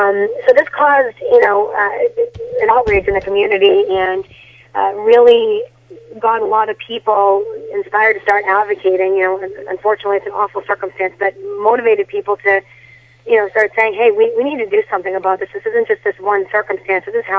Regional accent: Methuen, Massachusetts, United States; as I told you, I hail from Methuen

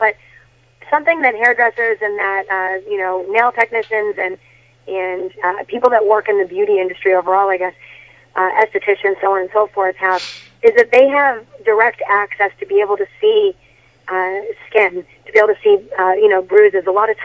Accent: Methuen, Massachusetts, United States; as I told you, I hail from Methuen

